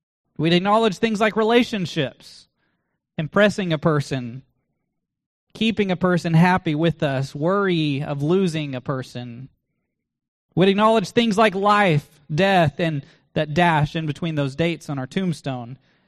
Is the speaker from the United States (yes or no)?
yes; Burleson, Texas, United States; This is from my hometown of Burleson.